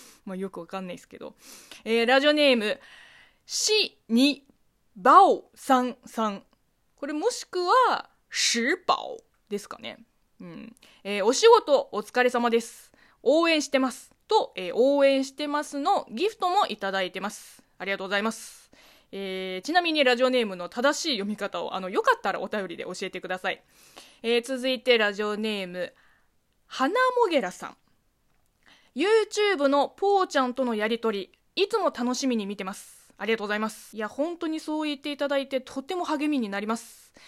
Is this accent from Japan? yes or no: no; China; 中国生まれ中国育ちの私